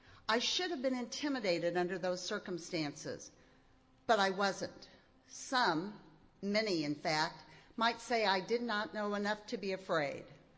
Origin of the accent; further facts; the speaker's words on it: Nevada, Missouri, United States; I am proud to be a lifelong Missourian. I was born and raised in Nevada in Vernon County. I am a product of the public schools of this state